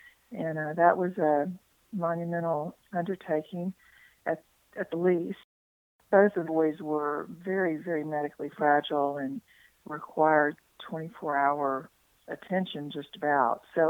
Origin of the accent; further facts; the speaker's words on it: Texas, United States; Chuck, I grew up in Texas and fortunately had the good luck to move on to a family farm when I was in middle school or just entering high school.